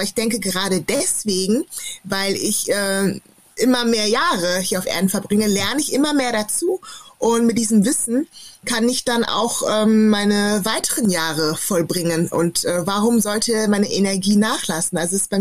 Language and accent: German; Germany; für mich ist halt Deutschland meine Heimat